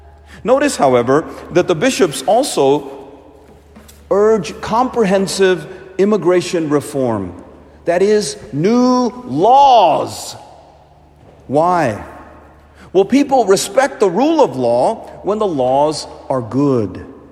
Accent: India; I am an immigrant from India.

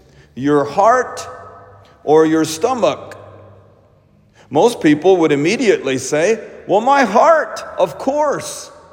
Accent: Little Rock, Arkansas, United States; It reminds me of what my home smelled like as a child growing up in Little Rock with my mom's Indian cooking.

